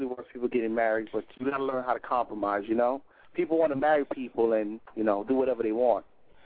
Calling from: New York, United States; Calling from New York.

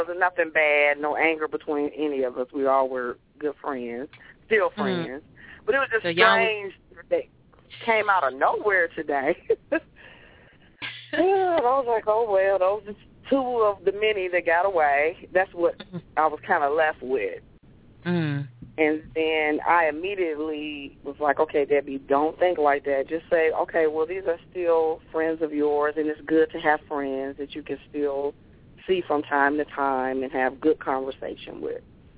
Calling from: Detroit, Michigan, United States

